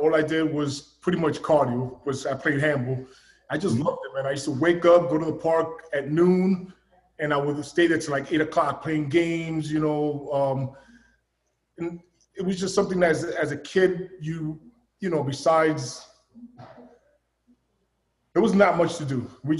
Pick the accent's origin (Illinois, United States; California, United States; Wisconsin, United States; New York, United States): New York, United States; New York City; I grew up in East New York. I grew up in the streets.